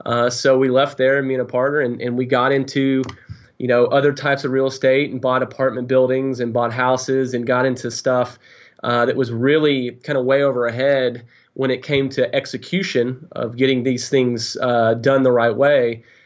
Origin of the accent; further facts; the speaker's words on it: Tennessee, United States; you know, from my standpoint, I grew up in Tennessee. You know, there aren't hedge funds around the corner in Tennessee.